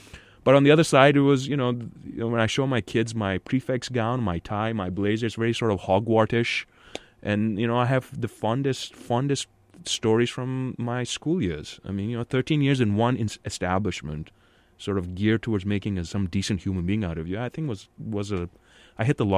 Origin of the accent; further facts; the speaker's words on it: Karachi, Sindh, Pakistan; born there; I was born in Karachi, Pakistan. My father was an architect, engineer. My mother is an archaeologist.